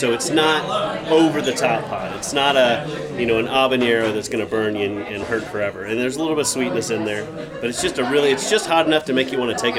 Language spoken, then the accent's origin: English; Oklahoma, United States; No, I'm not. I'm from Oklahoma, and Joe is from Chattanooga, Tennessee. So neither of us are from here. We've both been here a little over 10 years, and we literally moved here to fly fish.